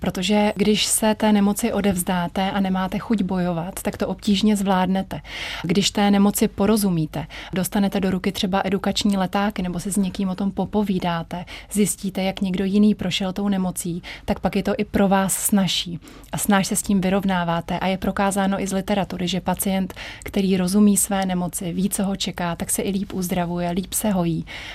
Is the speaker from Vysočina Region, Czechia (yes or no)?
no; Jablonec nad Nisou, Liberec Region, Czechia; nevěděl nebo podcenil to, že jsem dívka z Jablonce, z hor, že tedy běhám po horách